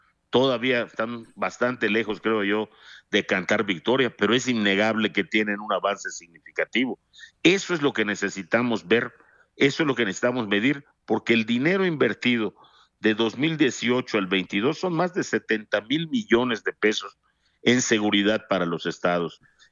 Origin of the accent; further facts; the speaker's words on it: Yucatán, Mexico; me siento en particular contento como yucateco de haber obtenido este logro en la negociación